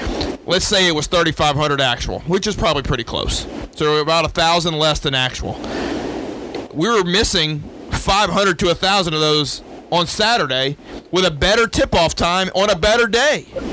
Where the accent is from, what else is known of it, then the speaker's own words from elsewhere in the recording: Louisiana, United States; I was born and raised in Louisiana, so I love football.